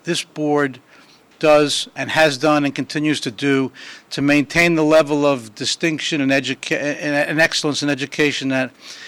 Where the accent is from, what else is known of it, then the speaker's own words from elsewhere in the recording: Plainview, New York, United States; I'm a product of the Plainview schools, okay? And I grew up in Plainview. I went to Joyce Road Elementary School. I went to Stratford Road, which used to be the middle school, and POB Middle, which was the high school.